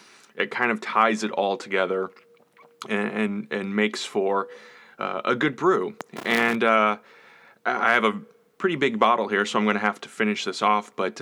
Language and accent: English; St. Louis, Missouri, United States; we watched Leave It to Beaver in syndication where I grew up in St. Louis.